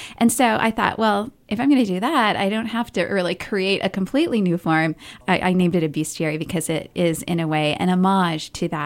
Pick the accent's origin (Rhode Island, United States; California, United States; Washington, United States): Washington, United States; Seattle; So I'm from Seattle. My weather is really similar to yours in Portland. It's kind of rainy, kind of dreary sometimes.